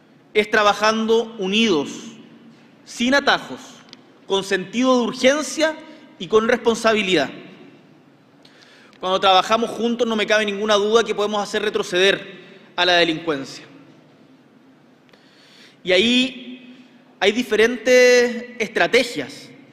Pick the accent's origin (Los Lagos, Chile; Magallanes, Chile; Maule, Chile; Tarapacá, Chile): Magallanes, Chile; Punta Arenas; yo que vengo de Punta Arenas